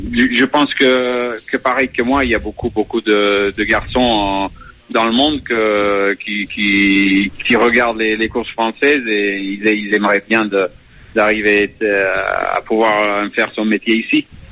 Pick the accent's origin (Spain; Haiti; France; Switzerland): Spain; French is a second language; Bon, chez nous, en Espagne, les mondes de course, c'est un monde de loisirs, quoi.